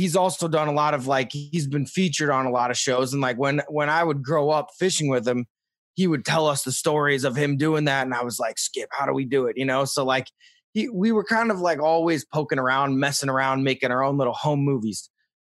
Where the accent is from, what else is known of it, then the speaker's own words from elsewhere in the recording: St. Louis, Missouri, United States; but as a kid in Missouri, like I grew up in St. Louis, and like my whole family's like been going down to the Keys since like the 70s and 80s.